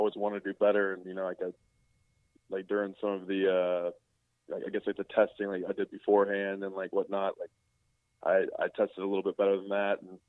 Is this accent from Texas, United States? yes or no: yes; Dallas, Texas, United States; I mean, you know, I'm a Texas guy and I'm from Dallas